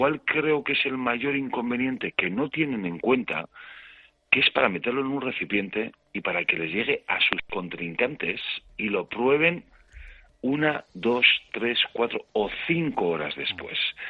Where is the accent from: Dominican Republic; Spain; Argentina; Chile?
Spain; Basque Country; yo soy vasco, llevo en Euskal Herria toda mi vida